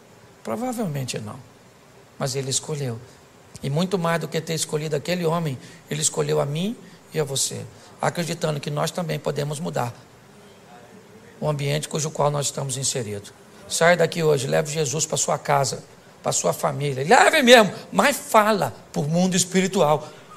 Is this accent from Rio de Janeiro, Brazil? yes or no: yes; Rio de Janeiro, Brazil; É só porque eu sou carioca e flamenguista, né?